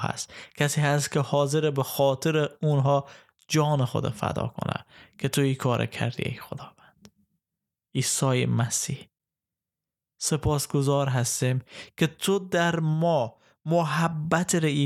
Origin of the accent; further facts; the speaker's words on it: Afghanistan; به عنوان یک افغان، به عنوان کسی که از افغانستان هست، برای کشور خود دعا کنیم